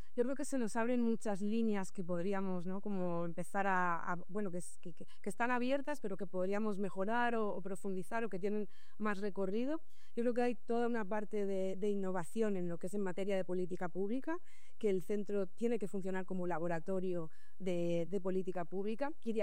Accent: Murcia, Region of Murcia, Spain; moved away; soy una persona de Murcia, de clase de obrera, bisexual, ¿no? Migrada, charnera

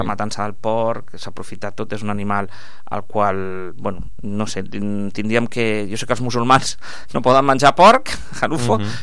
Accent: Catalonia, Spain; Jo, per exemple, vinc de l'Empordà, tinc allà, estic molt de temps a l'Empordà

